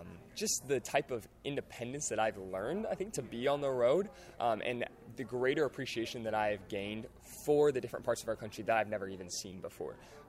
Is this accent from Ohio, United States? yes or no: no; San Luis Obispo, California, United States; headed back to Cal Poly University in my hometown of San Luis Obispo, California.